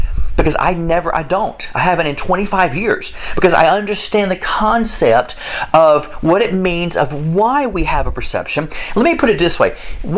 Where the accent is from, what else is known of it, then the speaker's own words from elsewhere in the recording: United States; Yeah, I'm for covering yourself, because I'm American.